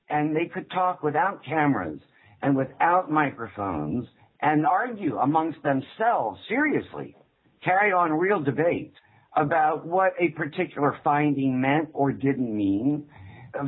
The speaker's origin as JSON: {"language": "English", "region": "the South", "country": "United States", "tie": "born or raised there", "said": "because my father was a Southerner and because I was raised in the South, I like this very understated, fairly gentle way."}